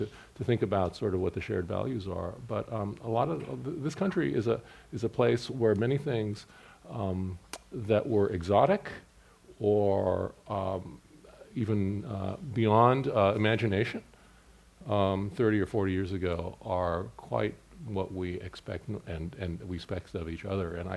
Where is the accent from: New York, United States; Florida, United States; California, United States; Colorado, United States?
California, United States; San Francisco; I mean, I think about growing up in San Francisco in the 60s and think about sort of what it meant to be a Japanese American at that time